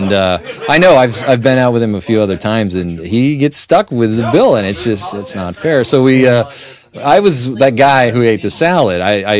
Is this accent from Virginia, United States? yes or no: no; New York, United States; now in Seattle, United States; Well, I'm not from Seattle.